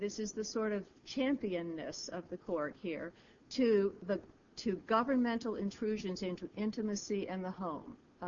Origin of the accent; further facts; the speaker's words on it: Georgia, United States; The antagonist is the state of Georgia, my home state, I would say.